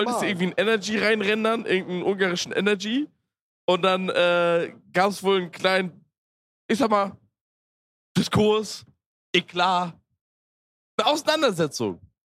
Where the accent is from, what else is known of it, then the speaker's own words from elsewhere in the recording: Schleswig-Holstein, Germany; Ein Küstenmann wie ich. Ah. Er ist natürlich von einer anderen Gattung. Er ist ein Ostfriese, ich bin Holsteiner.